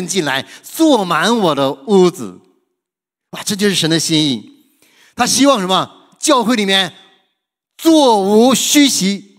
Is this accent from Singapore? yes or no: no; China; 我们中国人最喜欢吃的，哇，什么上海菜、杭州菜，什么东北菜、北京菜，什么粤菜、湘菜